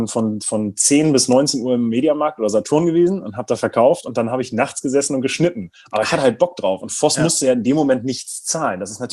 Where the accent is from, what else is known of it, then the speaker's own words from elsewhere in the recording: Braunschweig, Lower Saxony, Germany; aus Braunschweig, aus meiner Heimatstadt